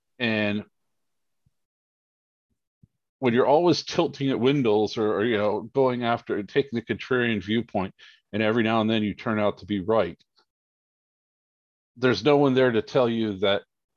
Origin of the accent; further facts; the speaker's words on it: West Virginia, United States; You know, I'm from West Virginia. It's like 97% white.